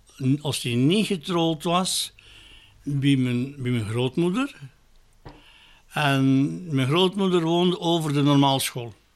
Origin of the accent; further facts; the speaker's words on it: Bruges, West Flanders, Belgium; born there; Dus in Sint-Anne, in Brugge natuurlijk. Was ik geboren, ook in de eerste van de tweede maand van 43.